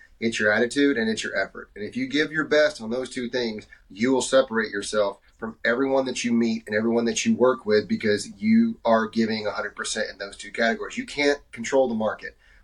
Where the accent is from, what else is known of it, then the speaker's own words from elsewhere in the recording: Texas, United States; I'm from Texas, Tubner's from Oklahoma.